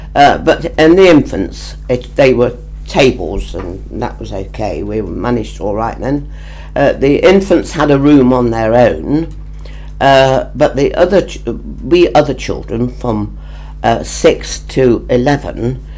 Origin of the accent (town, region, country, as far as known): Colwick, East Midlands, United Kingdom; born or raised there; also born or lived in Ilkeston